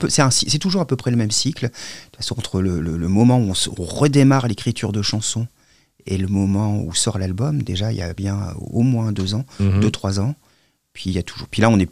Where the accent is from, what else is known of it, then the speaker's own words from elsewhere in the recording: Douai, Hauts-de-France, France; je suis petit-fils de mineur, donc je viens de Douai et j'ai passé mes vacances, j'étais dans le bassin minier.